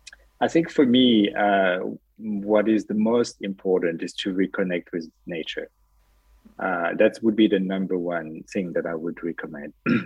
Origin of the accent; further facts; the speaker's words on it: Madagascar; also born or lived in Réunion; it has a lot to do with the fact that I grew up in Madagascar and in Reunion Island, so being exposed to a lot of spices